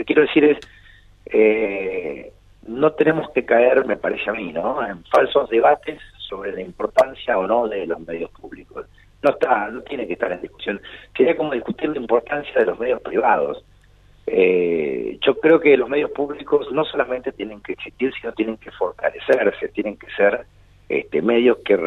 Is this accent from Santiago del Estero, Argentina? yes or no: no; Gualeguaychú, Entre Ríos, Argentina; mi historia en Gualeguaychú, y mi pertenencia, que así va a ser, si Dios quiere, toda la vida, a mi pueblo, a mi lugar, a mi ciudad.